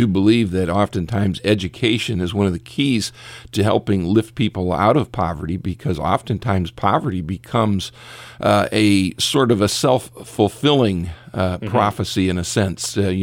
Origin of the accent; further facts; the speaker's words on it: Richfield, United States; I grew up in Richfield. My disclaimer: I grew up in a semi-rural setting on a farm